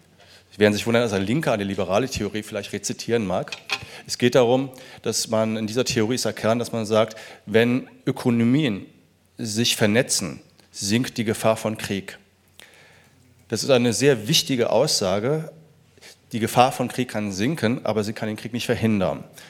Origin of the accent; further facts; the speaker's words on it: North Rhine-Westphalia, Germany; Ich selber bin Westlinker, ich komme aus dem Bundesland, wie Herr Clement, aus dem schönen Nordrhein-Westfalen.